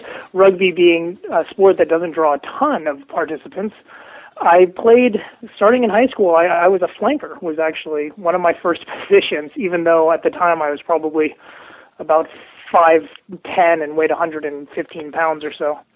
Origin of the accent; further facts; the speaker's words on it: Berkeley, California, United States; Well, I grew up in Berkeley, California, and Northern California actually has quite a bit of rugby.